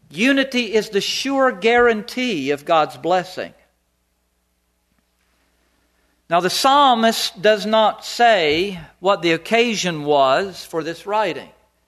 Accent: North Carolina, United States; Now, I came from North Carolina. You might not like people who talk funny.

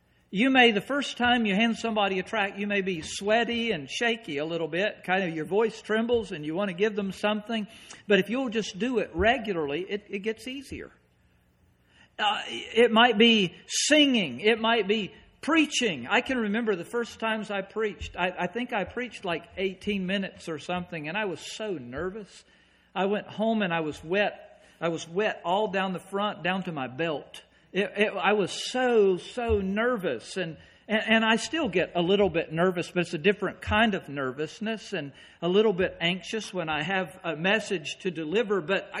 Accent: Kernersville, North Carolina, United States; I grew up in Kernersville, North Carolina, just outside of Winston-Salem. Winston-Salem's really big. Kernersville was a crossroad with a blinking light.

